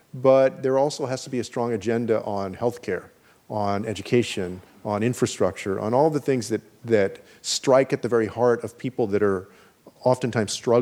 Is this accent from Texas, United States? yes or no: yes; Texas, United States; including, of course, in my home state of Texas, where I believe that Ted Cruz is going to lose